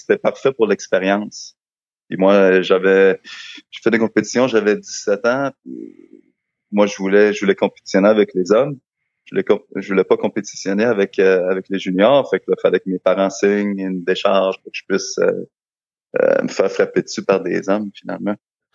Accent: Rivière-du-Loup, Quebec, Canada; now in Montreal, Canada; Je suis arrivé à Montréal, je suis parti de Rivière-du-Loup directement sur le plateau Mont-Royal.

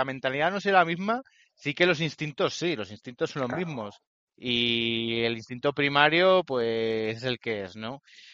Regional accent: Huesca, Aragon, Spain; porque aquí somos de Huesca.

